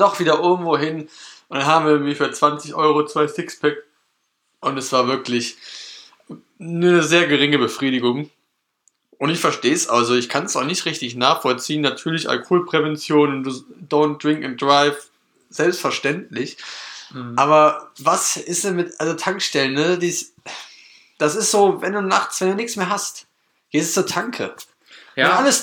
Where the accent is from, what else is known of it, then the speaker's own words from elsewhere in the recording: North Rhine-Westphalia, Germany; wir kommen aus NRW